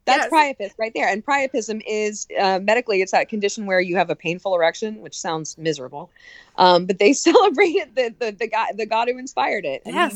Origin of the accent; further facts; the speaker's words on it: the South, United States; I grew up in the Bible Belt of the South